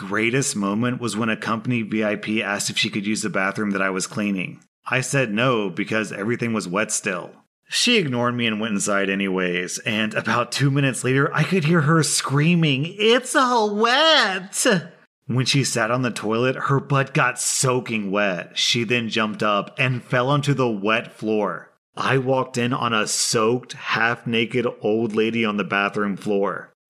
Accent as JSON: {"language": "English", "region": "Southern United States", "country": "United States", "said": "I'm from the American South, where Bubba is a common nickname for any junior male who has the same name as his father."}